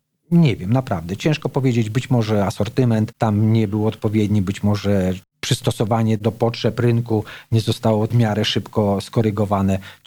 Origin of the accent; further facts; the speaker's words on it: Wrocław, Lower Silesian Voivodeship, Poland; urodziłem się we Wrocławiu, 45 lat, mieszkałem we Wrocławiu